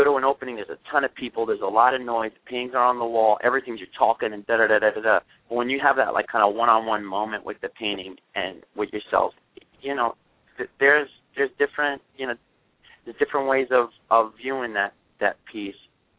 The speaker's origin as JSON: {"language": "English", "town": "Rockaway Beach", "region": "New York", "country": "United States", "tie": "born or raised there", "also_born_or_lived": "Brooklyn", "said": "Well, I grew up in I was born in Brooklyn and then moved to Rockaway Beach. I was in Queens"}